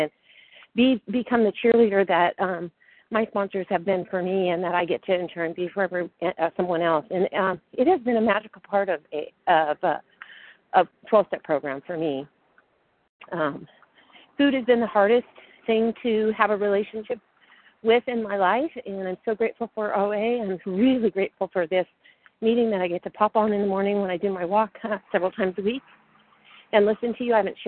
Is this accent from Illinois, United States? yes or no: no; California, United States; I'm from California.